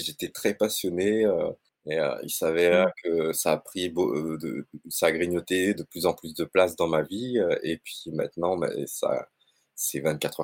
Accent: Réunion, France; moved away as an adult; also born or lived in Bordeaux, France; moi, je suis français, je suis né à l'île de La Réunion et j'ai vécu là-bas 20 ans. Et puis, je suis venu en métropole pour faire mes études supérieures. J'ai débarqué à Bordeaux

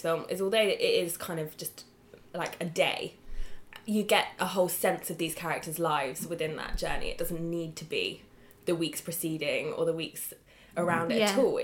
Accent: United Kingdom; Which probably seems a bit crazy to us as lucky British systems with the NHS.

